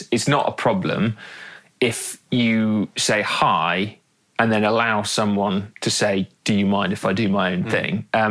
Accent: United Kingdom; Because I'm British.

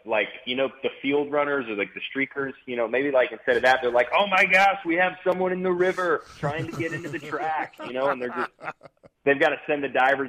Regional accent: Hendersonville, Tennessee, United States; But when I was a kid growing up in Hendersonville, you know, playing baseball, basketball, dreaming of maybe driving go-karts

